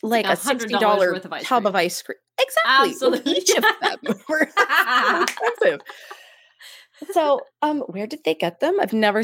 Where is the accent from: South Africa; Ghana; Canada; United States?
Canada; So we're Canadian. So 9.5 liters of ice cream. So for us, context, again, so we Canadians get our milk in bags.